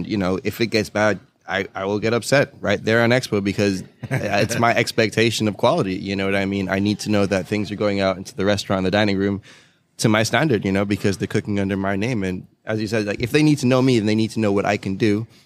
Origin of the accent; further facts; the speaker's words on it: Antigua & Barbuda; So I'm from Antigua, and the majority of the hotels and resorts that are in the island are run by like European or English chefs.